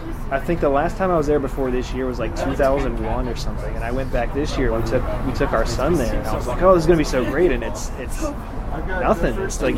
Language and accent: English; West Palm Beach, Florida, United States; also born or lived in Ocala; Well, I mean, like, I was born in Ocala. I lived there until I was, like, five. And then I grew up down in West Palm Beach. And then I moved up here for school.